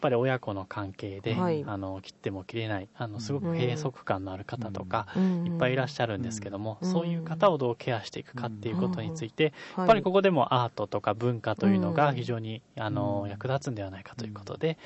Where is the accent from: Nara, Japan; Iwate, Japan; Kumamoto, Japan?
Nara, Japan; 奈良から参りました、財団法人タンポポの絵のスタッフをしています、